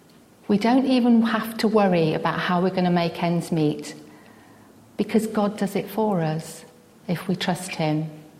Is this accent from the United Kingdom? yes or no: yes; Banbury, South East England, United Kingdom; moved away as an adult; the big world of London, which was a far cry from where I was brought up in Banbury.